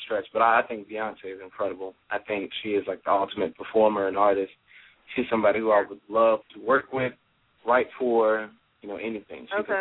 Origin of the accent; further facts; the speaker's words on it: Baton Rouge, Louisiana, United States; So generally, I come from Louisiana